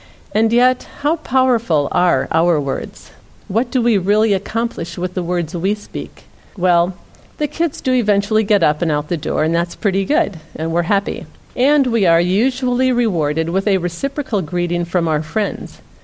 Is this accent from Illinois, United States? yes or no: no; Iowa, United States; I remember and can still recall the voice of my father when I was a little girl growing up in Iowa with my mom and two sisters.